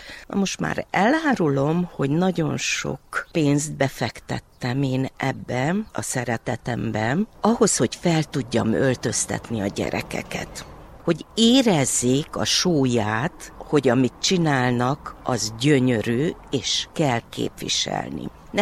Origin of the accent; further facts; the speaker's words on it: Târgu Mureș, Mureș County, Romania; Ugye városi lány vagyok, Marosvásárhelyről vagyok.